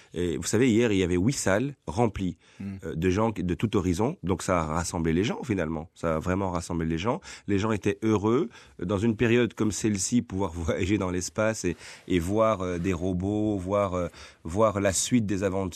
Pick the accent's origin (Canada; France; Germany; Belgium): Belgium; Schaerbeek, Brussels; Et donc, moi, j'ai encore de la famille, je viens de Schaerbeek.